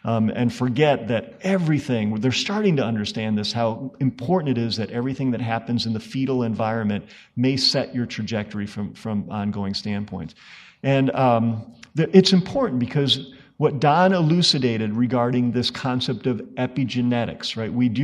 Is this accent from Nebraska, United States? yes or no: no; Detroit, Michigan, United States; I'm from Detroit, you know, I was in Ann Arbor.